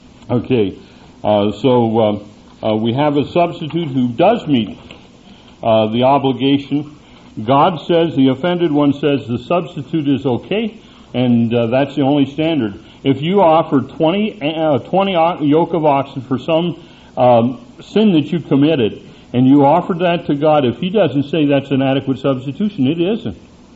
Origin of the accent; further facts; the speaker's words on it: Washington, United States; I was raised in Eastern Washington